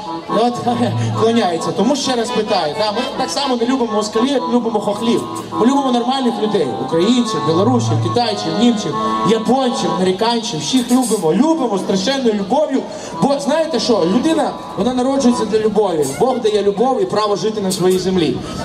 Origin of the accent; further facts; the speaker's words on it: Stryi, Lviv Oblast, Ukraine; Я служив в радянській армії. Мене загребли з мого рідного Стрия і забрали до групи радянських військ Німеччини.